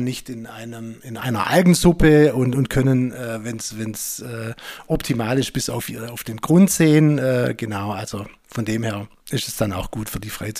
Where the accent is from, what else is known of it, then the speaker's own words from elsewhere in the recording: Ravensburg, Baden-Württemberg, Germany; born there; Und als gebürtiger Ravensburger bin ich natürlich fest mit Oberschwaben verwurzelt.